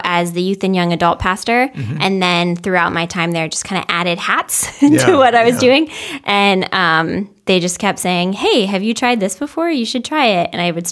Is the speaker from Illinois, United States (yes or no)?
no; Ohio, United States; I grew up in the Akron Canton area in Ohio.